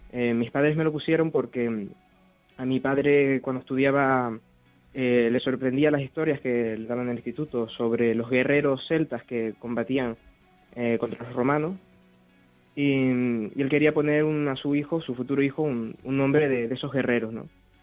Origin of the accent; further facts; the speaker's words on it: Canary Islands, Spain; accent: Canarian; Sí, yo soy canario, no, soy canario, vale. De Tenerife.